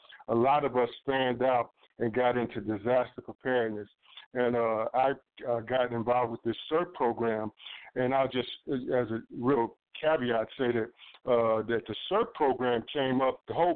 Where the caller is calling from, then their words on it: Cincinnati, Ohio, United States; I'm calling from Cincinnati, Ohio.